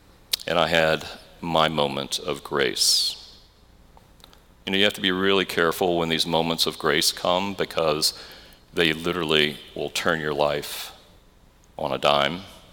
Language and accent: English; Louisiana, United States; We had moved back to Louisiana, and so my diocesan office was in my hometown